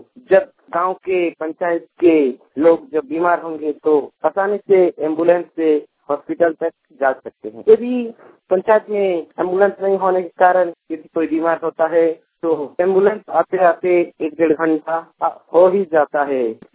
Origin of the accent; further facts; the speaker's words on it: Jharkhand, India; मैं धरा रही जमशेदपुर प्रखंड के दंडी पंचायत के अंतर्गत हमारे गांव से बोल रहा हूँ।